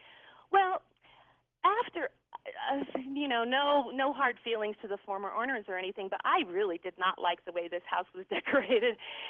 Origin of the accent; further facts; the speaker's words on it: Colorado, United States; I'm actually from Colorado, and I'd come out on vacation